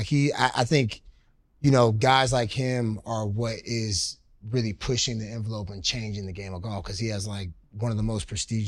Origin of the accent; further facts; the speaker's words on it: Georgia, United States; I'm from Georgia too. So like when I played as a kid, my neighbor had a membership to Atlanta Athletic Club